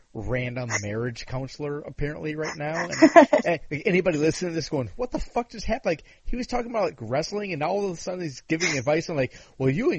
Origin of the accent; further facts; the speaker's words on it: Illinois, United States; I'm from Illinois. My vote doesn't mean shit. It's always going to be a Democrat.